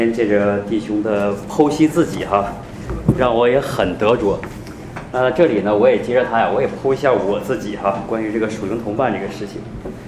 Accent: China; 福啊，对我们中国人啊是非常特别的一个词

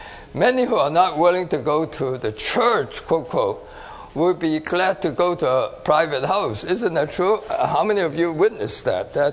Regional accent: Hong Kong; now in New York, United States; I grew up in Hong Kong

